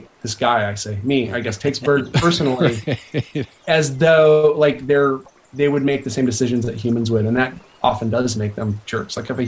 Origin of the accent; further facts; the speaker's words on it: Pacific Northwest, United States; like my youth growing up in the Northwest bird, and they're everywhere in the Northwest.